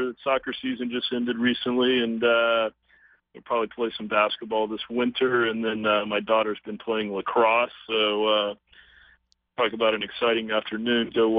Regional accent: Texas, United States; especially growing up in Texas, to be a football player

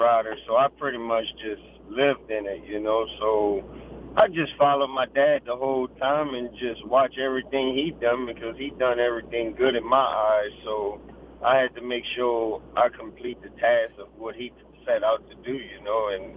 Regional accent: Lafayette, Louisiana, United States; also born or lived in Lake Charles; I'm from Lake Charles. I was born in Lake Charles, but I moved to Lafayette, Cam Crow, raised up around that area.

